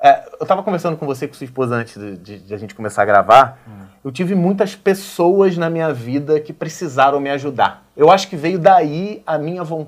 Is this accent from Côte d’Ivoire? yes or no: no; Rio de Janeiro, Brazil; Eu nasci numa comunidade no Rio de Janeiro chamada Muquiço. Fica entre Marechal Hermes e Guadalupe, no subúrbio do Rio de Janeiro. Tá. É a zona norte do Rio.